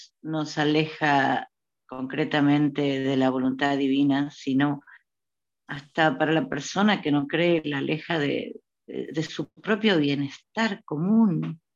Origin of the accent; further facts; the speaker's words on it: Buenos Aires, Argentina; de Buenos Aires.